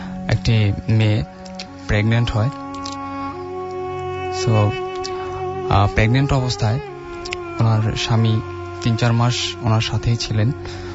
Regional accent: Pagla, Dhaka Division, Bangladesh; আমি নারায়ণগঞ্জ সদর উপজেলার পাগলা থেকে এসেছি।

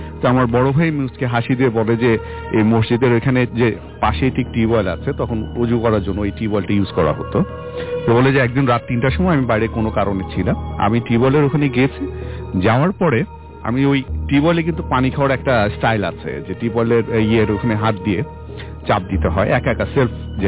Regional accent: Tangail, Dhaka Division, Bangladesh; সেটা আমার হোমটাউন, যেটা আমার হোমটাউন টাঙ্গাইল।

